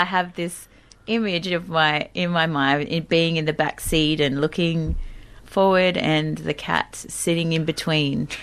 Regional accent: Australia; accent: Australian; Oh, do you want me to pronounce it with my great Australian accent?

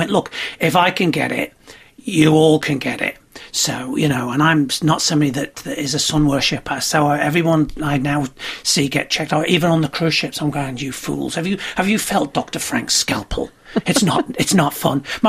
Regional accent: Chester, North West England, United Kingdom; now in Australia; So I go and do the Chester Comedy Festival, and it's great. It's my hometown. I'm the headlining show at the Chester Town Hall, and it's full, and I have a lovely time.

